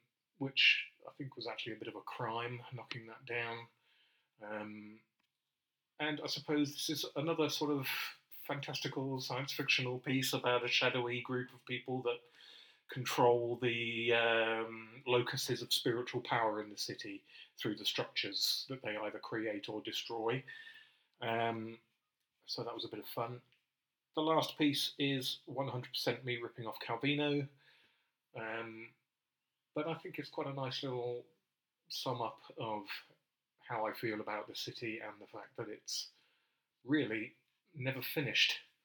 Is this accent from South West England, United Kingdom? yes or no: yes; South West England, United Kingdom; moved away as an adult; now in Birmingham, United Kingdom; I'm a writer who lives in Birmingham. Though I'm originally from the West Country, I made the city and the Midlands in general my home 25 years ago now.